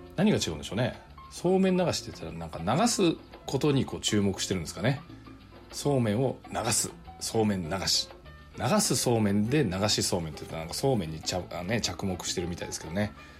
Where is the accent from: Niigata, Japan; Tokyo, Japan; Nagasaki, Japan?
Nagasaki, Japan; Unzen; FM 諫早がある諫早市の隣の雲仙市っていうところでね、まあ、私そっち出身なんでね、まあ、割と地元だったんですよね